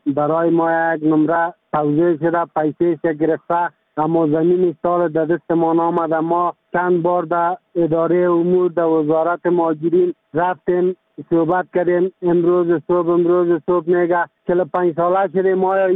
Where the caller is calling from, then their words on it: Kabul, Afghanistan; also born or lived in Pakistan; از کابل صحبت می کنم. مدت 15 سال می شه ما از پاکستان آمدیم به افغانستان.